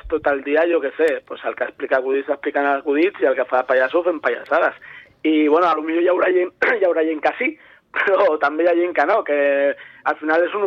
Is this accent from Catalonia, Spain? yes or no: yes; L'Hospitalet de Llobregat, Catalonia, Spain; aquí per Catalunya jo soc d'Hospitalet